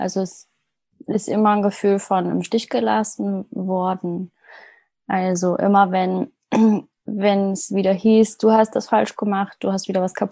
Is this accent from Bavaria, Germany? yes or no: no; Ilmenau, Thuringia, Germany; In Ilmenau, so wie du, Kathi, genau, hast du ja schon gesagt. Und ja, auf der Pölitzer Höhe. Das war bei uns wie so eine Art kleines Ghetto, in einem Block aufgewachsen.